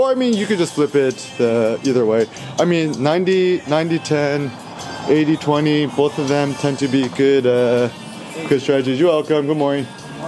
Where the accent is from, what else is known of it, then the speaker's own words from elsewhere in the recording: United States; Even as a kid growing up, you know, I'm Korean American, right?